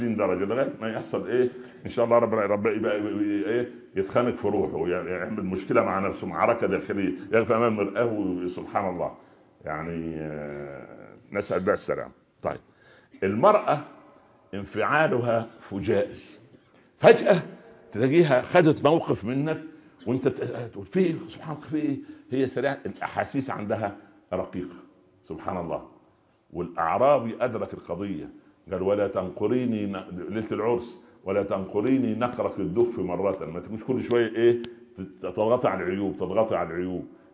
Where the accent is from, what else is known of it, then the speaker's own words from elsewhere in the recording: Upper Egypt, Egypt; عندنا في الصعيد